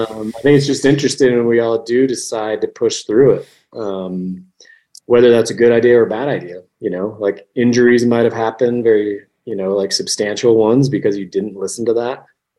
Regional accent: Utah, United States; So once I felt powder growing up in Utah

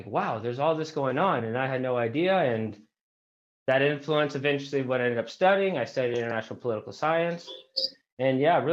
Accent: Bellingham, Washington, United States; also born or lived in Boston / San Luis Obispo; Yeah, so I'm from Seattle, Washington area, Bellingham, actually. And moved to Boston, started going to school there. And then moved to San Luis Obispo, California

